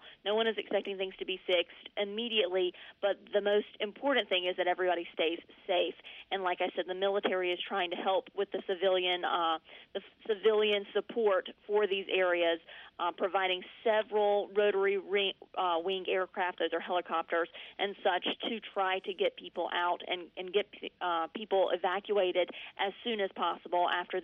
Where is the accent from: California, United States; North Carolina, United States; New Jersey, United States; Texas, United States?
North Carolina, United States; I know that my family, as you mentioned, I'm from North Carolina, and my aunt and uncle's house has had some flooding.